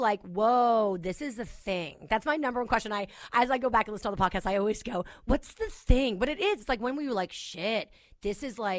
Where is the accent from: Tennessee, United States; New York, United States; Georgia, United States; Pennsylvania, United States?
New York, United States; Maybe because I'm a New Yorker?